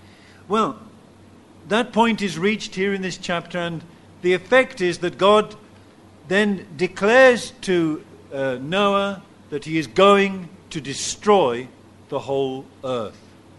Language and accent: English; England, United Kingdom; Now, I'm an Englishman, I like to form a queue.